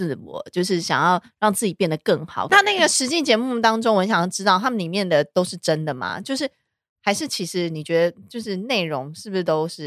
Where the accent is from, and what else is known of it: Taiwan